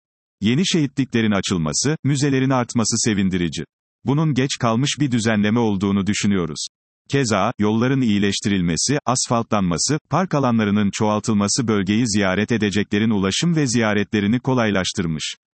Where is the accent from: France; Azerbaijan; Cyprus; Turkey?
Turkey; Bursa; bir Bursalı olarak gururlandık.